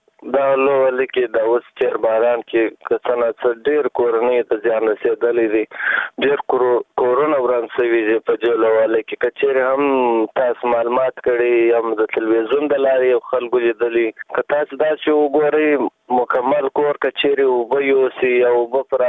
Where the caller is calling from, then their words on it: Kandahar, Afghanistan; د کندهار ولایت نه